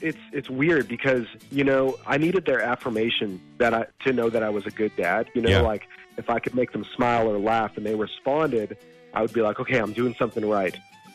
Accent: Canada; now in Nashville, United States; I'm from Canada, so I feel your pain.

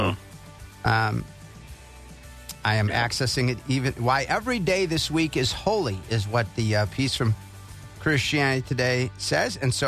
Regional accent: Dallas, Texas, United States; born there; I was born in West Dallas

